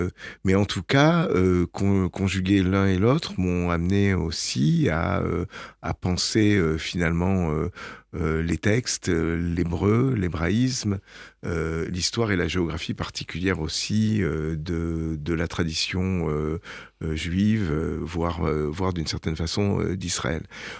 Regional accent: Nîmes, Occitanie, France; Bon, je suis nîmois d'origine, je suis né à Nîmes, j'ai vécu très longtemps dans le quartier du chemin bas d'Avignon, donc, j'ai fait mes études dans la région, à Montpellier

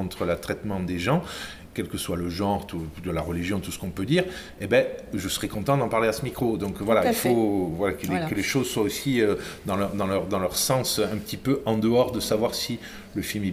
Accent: France; Moi je pense que en tant que Français on n'a pas

